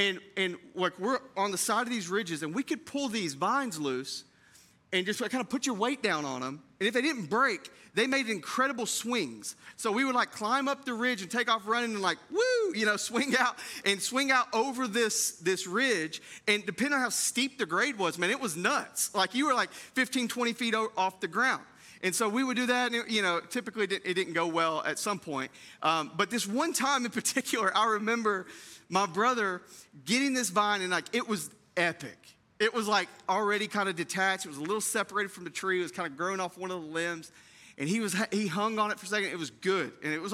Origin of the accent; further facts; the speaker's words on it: Tennessee, United States; my life growing up in East Tennessee. My family lived on about 30 acres, and we were outside of Knoxville in the sticks.